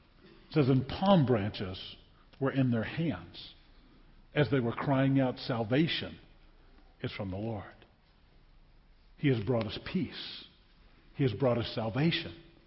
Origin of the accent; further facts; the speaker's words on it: New Orleans, Louisiana, United States; I grew up in New Orleans, went to Mardi Gras parades all the time.